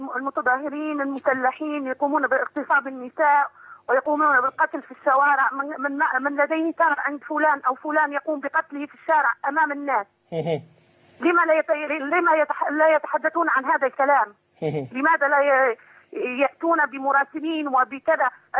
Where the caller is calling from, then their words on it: Zawiya, Zawiya District, Libya; أنا في مدينة الزاوية